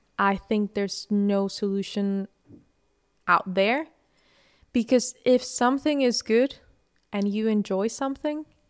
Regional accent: Venezuela; also born or lived in Paris; We met when I lived in Paris. We're both from Venezuela, and we met through her cousin.

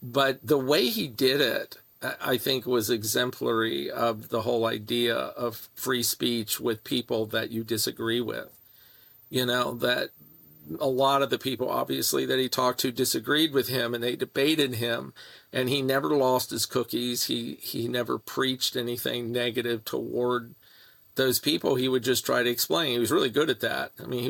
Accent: Virginia, United States; I mean, I grew up in Virginia country, and I did have an NRA card at one point.

